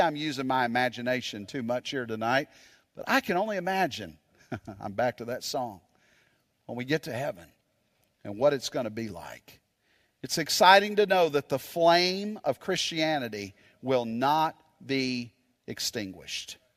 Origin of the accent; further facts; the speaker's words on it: Japan; I think about the fact where I grew up in Japan.